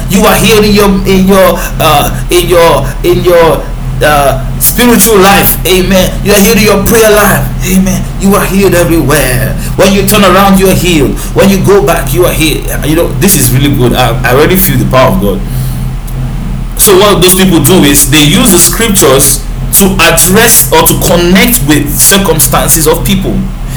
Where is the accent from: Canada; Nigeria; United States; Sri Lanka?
Nigeria; It is wrong for you to interpret a scripture written by a Middle Eastern as an African or as a Nigerian. I'm speaking as one, as I am.